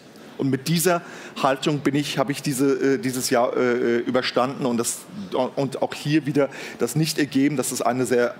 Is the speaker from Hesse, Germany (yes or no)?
yes; Hesse, Germany; ich bin Hesse, ich bin Deutscher, aber ich bin natürlich auch Türke